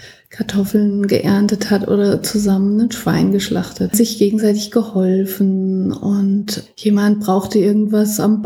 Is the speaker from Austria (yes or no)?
no; Germany; in meiner Kindheit, ich bin in der Rhön aufgewachsen